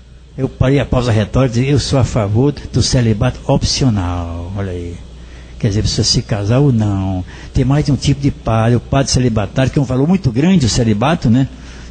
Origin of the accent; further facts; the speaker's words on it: Quixadá, Ceará, Brazil; born there; Ceará, lá foi em Quixadá, no dia 12 de janeiro, de Tapadura de lá, essa galera família. Portanto, são 6 meses cigano, nasci de lá, mas quase não vivi na minha terra natal, mas gosto do meu Quixadá.